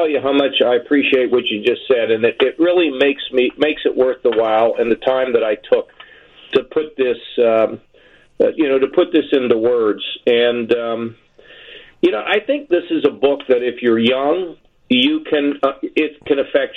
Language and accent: English; United States; I'm an American. That's what I care about is America.